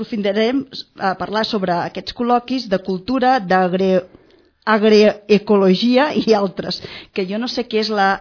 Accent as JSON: {"language": "Catalan", "town": "Barberà de la Conca", "region": "Catalonia", "country": "Spain", "said": "sóc de Barberà de la Conca"}